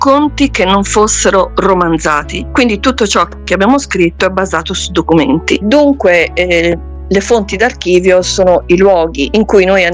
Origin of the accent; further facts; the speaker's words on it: Pistoia, Tuscany, Italy; born there; sulle case chiuse della mia città natale, cioè Pistoia.